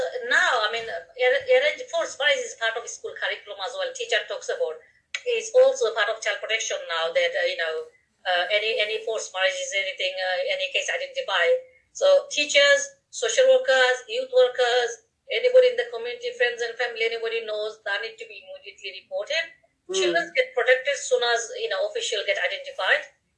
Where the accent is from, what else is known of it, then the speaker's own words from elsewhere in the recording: Bangladesh; when I was growing up in Tamales, I was the only Bangladeshi girl out of 75 students in my university, of my year group